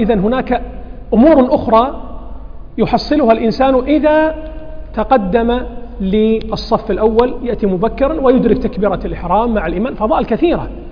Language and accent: Arabic; Kuwait; accent: Kuwaiti; احنا نسمي بالكويتي العقب، اللي هو الكعب عندنا في الكويت اللي هو العقب.